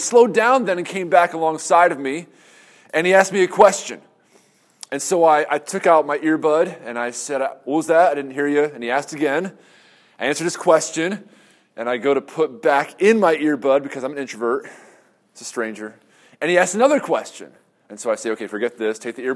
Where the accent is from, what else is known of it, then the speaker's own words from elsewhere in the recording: New York, United States; I'm from New York, so I'm going to start on time.